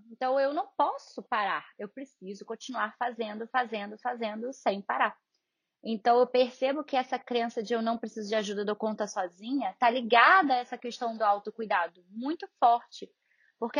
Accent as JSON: {"language": "Portuguese", "region": "Rio de Janeiro", "country": "Brazil", "also_born_or_lived": "New York", "lives_now": "São Paulo, Brazil", "said": "Eu sou do Rio e vim morar em São Paulo."}